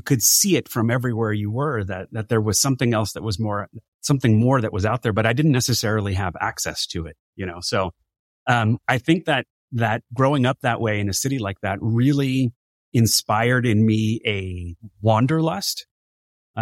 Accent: Los Angeles, California, United States; first language Spanish; English is a second language; My first language is Spanish. I'm actually calling you from the Dominican Republic right now, you know, so I'm really well integrated into the Latino culture. But growing up in Los Angeles is really fascinating

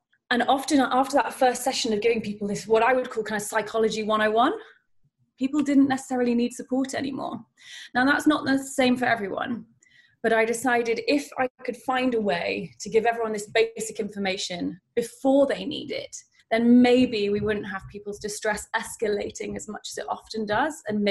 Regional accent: United Kingdom; I love the NHS and think it's probably the most important thing that we have as British people

